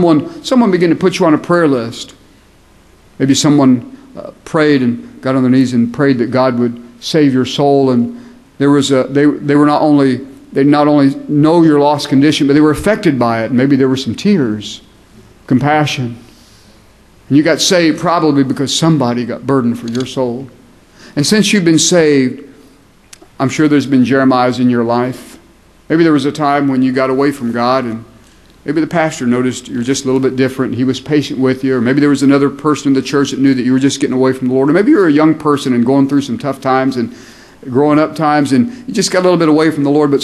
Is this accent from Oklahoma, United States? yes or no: yes; Oklahoma, United States; But I grew up in Oklahoma, and I love the Cowboys.